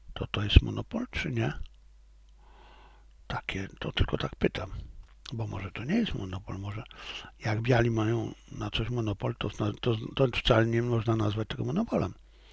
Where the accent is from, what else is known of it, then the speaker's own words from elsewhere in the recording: China; no to ja, będąc Chińczykiem, nie mogę przejść koło tego obojętnie